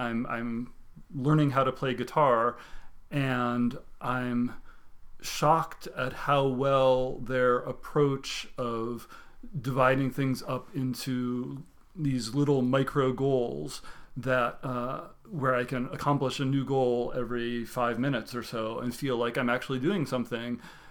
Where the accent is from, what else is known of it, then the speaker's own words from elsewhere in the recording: Oberlin, Ohio, United States; I grew up in Oberlin, which is a college town, but it has a very good conservatory, mm-hmm. So... There's music all over the place there.